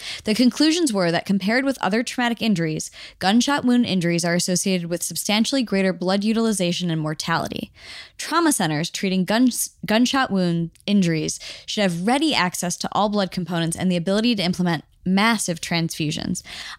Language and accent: English; Cleveland, Ohio, United States; But we're both from Cleveland, so I think I can pull it off.